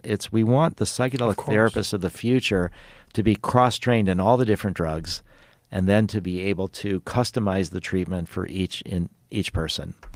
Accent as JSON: {"language": "English", "region": "Illinois", "country": "United States", "tie": "born or raised there", "said": "I grew up outside of Chicago, and there's this Baha'i temple."}